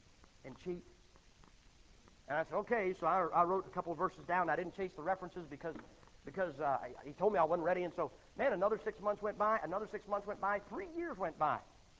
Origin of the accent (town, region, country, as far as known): Massillon, Ohio, United States; born or raised there